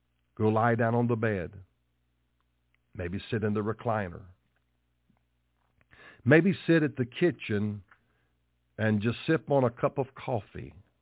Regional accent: United States; You're an American. I'm an American.

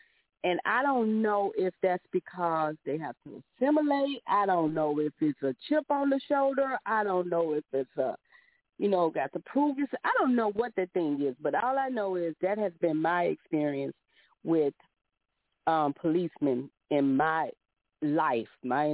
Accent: Memphis, Tennessee, United States; So when I grew up in Memphis, we looking at the late 70s, early 80s.

